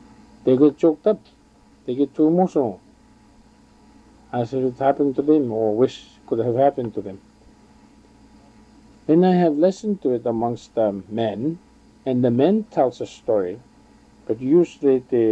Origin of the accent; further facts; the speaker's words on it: Peawanuck, Ontario, Canada; from Bewanek, Ontario.